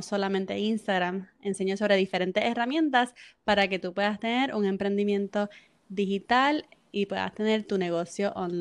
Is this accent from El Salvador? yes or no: no; Puerto Rico; now in California, United States; yo soy puertorriqueña. Y me mudé a California hace como 2 años.